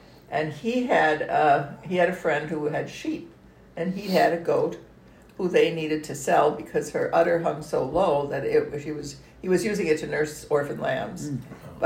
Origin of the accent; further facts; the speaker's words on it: Brooklyn, New York, United States; born and raised in Brooklyn.